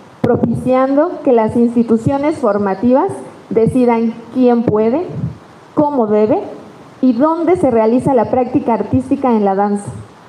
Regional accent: Mexico City, Mexico; Crecí en la famosa colonia Barrio de la Buenos Aires, en el centro de la Ciudad de México.

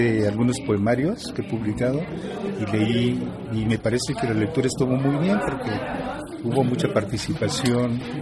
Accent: Chiapa de Corzo, Chiapas, Mexico; now in Mexico City, Mexico; escribo poesía, ensayos, relatos. Soy de Chapa de Corzo y vivo en la Ciudad de México.

